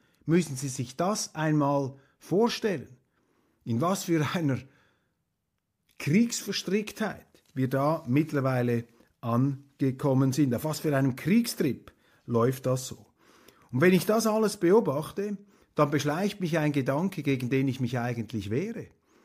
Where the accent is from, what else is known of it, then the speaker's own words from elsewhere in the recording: Switzerland; now in Germany; Und ich sage Ihnen als Schweizer, ich bin froh, dass wir in Deutschland momentan so einen Kanzler haben.